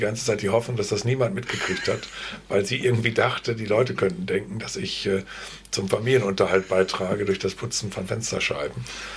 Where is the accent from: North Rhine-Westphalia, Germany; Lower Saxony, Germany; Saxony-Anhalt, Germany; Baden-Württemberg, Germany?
Lower Saxony, Germany; Osnabrück; aber auch meine Heimatstadt Osnabrück, über die wir schon gesprochen haben, geprägt haben.